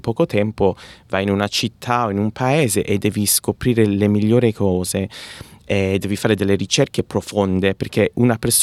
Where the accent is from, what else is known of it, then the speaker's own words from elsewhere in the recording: Melbourne, Victoria, Australia; Qui, sono nato proprio a Carlton, diciamo il quartiere italiano, hai visto, era destino.